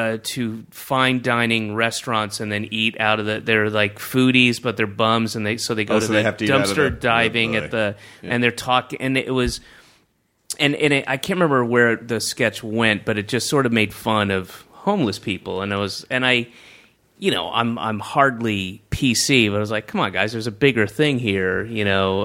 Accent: the South, United States; I grew up in the South, and he is the epitome of that kind of white Baptist kind of his voice is like this.

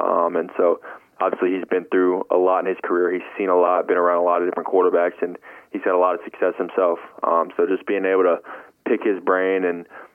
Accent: Charlotte, North Carolina, United States; and then we're both from Charlotte, so we've worked out in the off season every year

